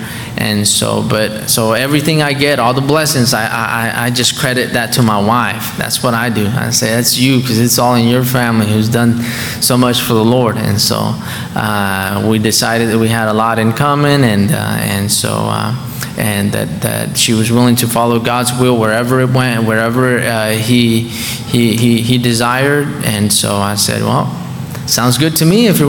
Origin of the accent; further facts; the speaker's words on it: Kentucky, United States; I grew up in Kentucky ever since.